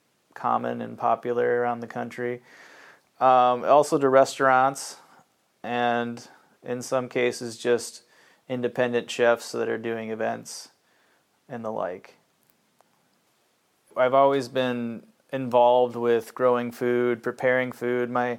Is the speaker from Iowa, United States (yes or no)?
yes; Iowa, United States; also born or lived in Okinawa, Japan; I was born in Okinawa, Japan, on an Air Force base. Moved around a lot in a military family. Ended up in Iowa as a young child, second grade, I believe, we moved here.